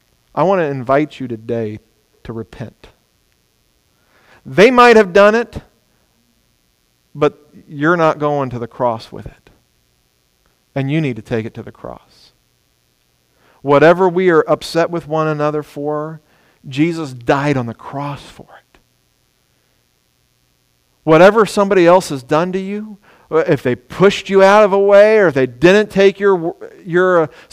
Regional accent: Ohio, United States; born there; also born or lived in Dallas; somebody in South Texas told me I was a northerner because I came from Dallas. I thought, you got no idea. I was born in Ohio.

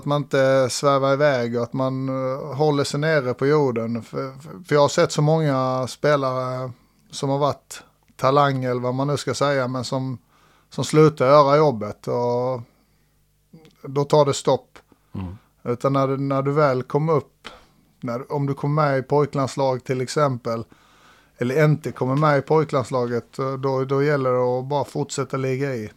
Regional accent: Ljungby, Kronoberg County, Sweden; Alltså jag bor ju i Skåne och de tycker jag pratar småländska. Jag är här hemma i Ljungby, tycker de jag pratar skånska.

